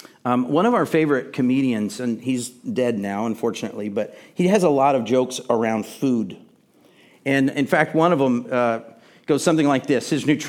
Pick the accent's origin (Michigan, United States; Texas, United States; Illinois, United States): Texas, United States; Challenging for me, because I do not parler vieux français, because I'm from Texas.